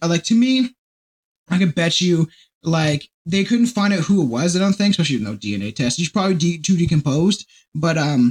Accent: Canada; I took the idea from Bob and Doug McKenzie because we're Canadian.

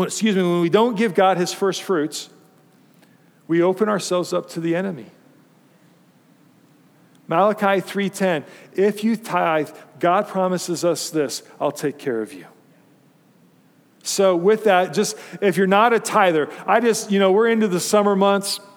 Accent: Fort Collins, Colorado, United States; I remember growing up in Fort Collins, Colorado.

